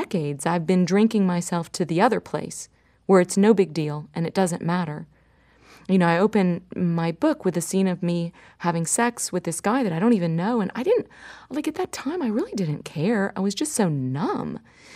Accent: Dallas, Texas, United States; I have this line in my book, you know, I grew up in Dallas wondering why.

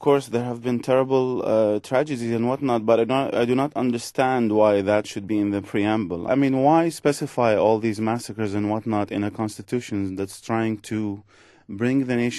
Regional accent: Iraq; I'm not a nationalist, and I grew up in Iraq where, this very same language, with a few tweaks, was used

